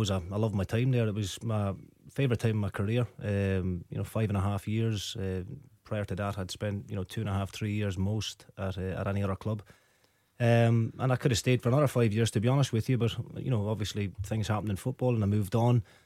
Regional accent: Waterford, Munster, Ireland; I'm from Waterford in Ireland

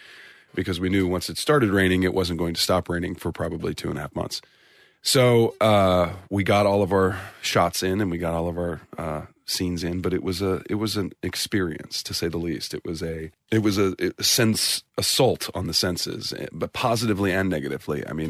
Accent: St. Louis, Missouri, United States; I'm from the Midwest. I'm from St. Louis, Missouri, and it's we have a very successful baseball team there, the St. Louis Cardinals

